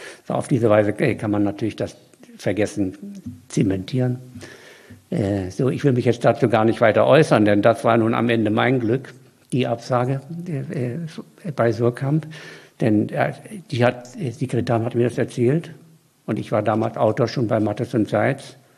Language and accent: German; Mecklenburg-Vorpommern, Germany; ich bin ja Mecklenburger, also das ist eine vollkommen andere Ecke als er. Mecklenburg ist ja vor allen Dingen die Ebene